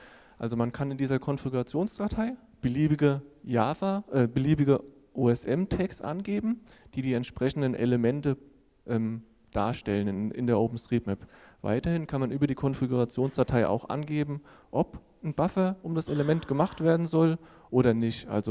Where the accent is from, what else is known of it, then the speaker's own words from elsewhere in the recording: Hesse, Germany; Hier sieht man jetzt mal als Beispiel die Karte für meine Heimat aus dem schönen Taunus.